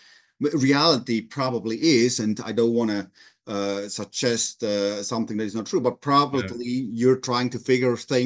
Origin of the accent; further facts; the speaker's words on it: Switzerland; particularly since I came from Switzerland, right?